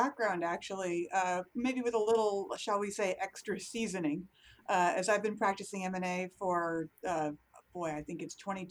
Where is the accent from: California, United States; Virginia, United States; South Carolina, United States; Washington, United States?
Washington, United States; Seattle; I'm out of the Seattle office of K&L Gates, my hometown.